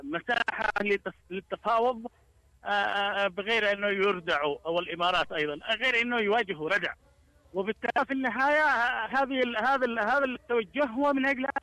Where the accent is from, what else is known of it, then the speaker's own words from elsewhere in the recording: Yemen; إحنا كيمنيين لدينا من الإرادة ولدينا من الحكمة ولدينا من الإيمان